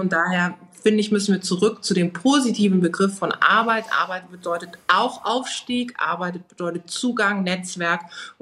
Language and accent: German; Karlsruhe, Baden-Württemberg, Germany; in das schönste Restaurant im wunderschönen Karlsruhe in meiner Heimatstadt einladen konnte.